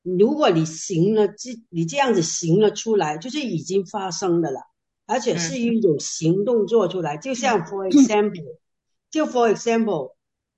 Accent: Guangdong, China; 我们广东人说，就是不是只有一把

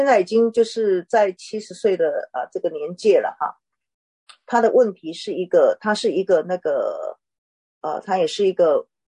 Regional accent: Taiwan; 当我是个台湾人到中国做宣教士

